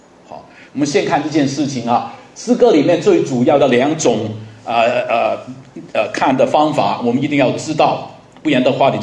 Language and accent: Chinese; China; 我们中国人都很多诗